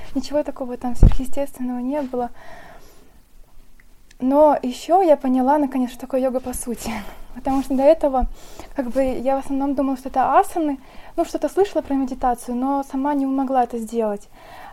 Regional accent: Belarus; мне 22 года, я из Беларуси.

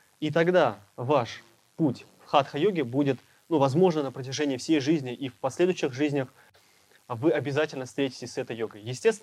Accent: Bashkortostan, Russia; Я родом с Башкирии. Я работал на молокозаводе грузчиком.

